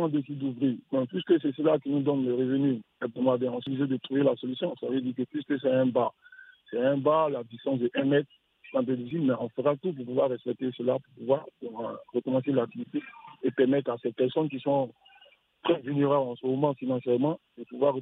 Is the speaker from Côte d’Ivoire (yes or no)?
yes; Côte d’Ivoire; Bon, moi, je suis un Ivoirien, né en Côte d'Ivoire. 40 ans au maximum, mais mon âge c'est 40 ans.